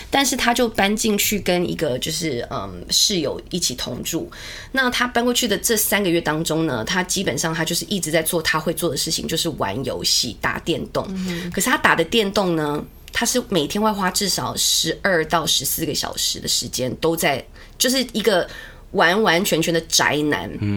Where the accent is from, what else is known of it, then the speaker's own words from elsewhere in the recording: Vancouver, British Columbia, Canada; 那因为我就是温哥华的